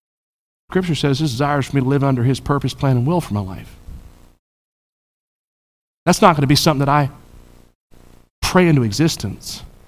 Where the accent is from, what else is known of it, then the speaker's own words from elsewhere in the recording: Charlotte, North Carolina, United States; And remember, I grew up in Charlotte. I grew up in the place that they affectionately referred to PTL as Pass the Loot.